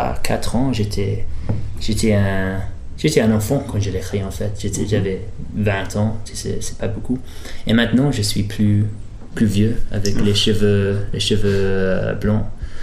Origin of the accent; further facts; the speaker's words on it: England, United Kingdom; French is a second language; Mais non, je suis anglais. Et si j'ai des problèmes à parler aujourd'hui, je ne suis pas stupide, mais j'ai des problèmes avec la langue.